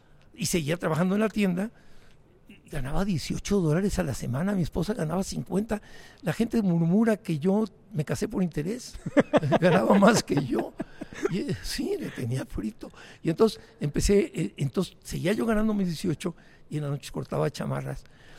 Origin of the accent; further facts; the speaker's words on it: Santa Bárbara, Chihuahua, Mexico; yo nací en Santa Bárbara, Chihuahua, un pueblito chiquitito.